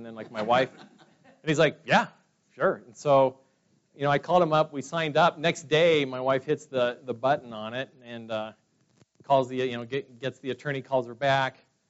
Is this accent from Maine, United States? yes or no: no; Fresno, California, United States; now in Utah, United States; I'm from Fresno, California. And usually I get the, you know, boo, California. I grew up in California. I've been in Utah about 25 years.